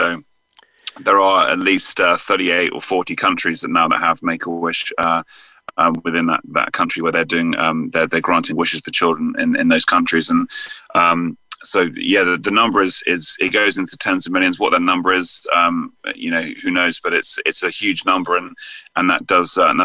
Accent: England, United Kingdom; now in United States; there might be a slight American twang kind of entering into my accent, my wife gets me on the phone with some of my English friends and family to refresh it.

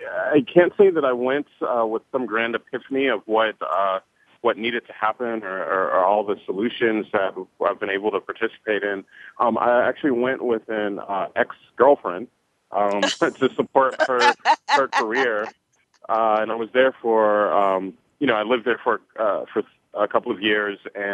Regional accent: United States; now in Uganda; No, I'm not. I am American. I moved to Uganda in 2008.

